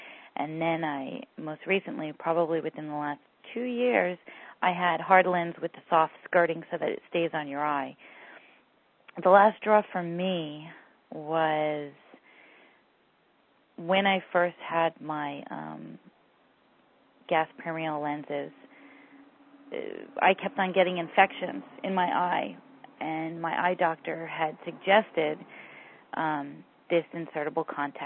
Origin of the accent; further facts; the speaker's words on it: California, United States; I'm 32. I'm from California.